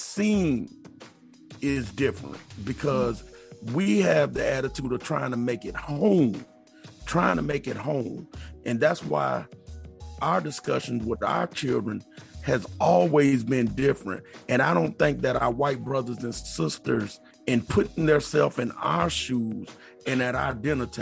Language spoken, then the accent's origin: English; San Antonio, Texas, United States; I'm from San Antonio, graduated, and we get pulled over after a football game